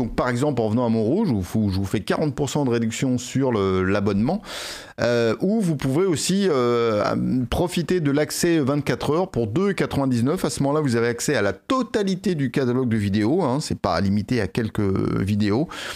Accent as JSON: {"language": "French", "country": "United Kingdom", "accent": "British", "said": "vous pouvez profiter de mon délicieux accent british."}